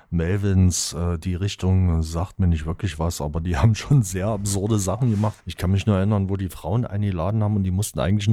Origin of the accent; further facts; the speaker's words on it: Saxony, Germany; du weißt doch, ich bin Sachse, ich habe Probleme